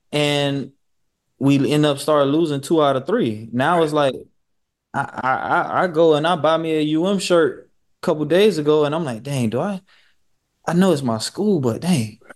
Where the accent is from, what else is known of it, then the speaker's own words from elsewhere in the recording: New York, United States; I didn't even go there. I'm from New York. I'm from this part.